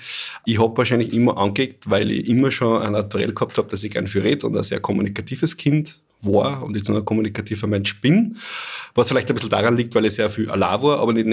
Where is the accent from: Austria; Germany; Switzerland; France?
Austria; Bad Ischl, Upper Austria; der Bachgasse 10a, quasi neben einer Felswand, neben einer Großen, war mein Ort des Aufwachsens. Also ein gebürtiger Ischler, ja, voll.